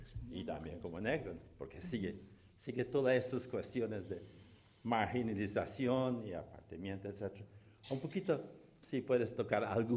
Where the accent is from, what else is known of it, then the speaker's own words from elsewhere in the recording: Guyana; now in Mexico; yo soy de la Guyana y vivo en México, después mexicana.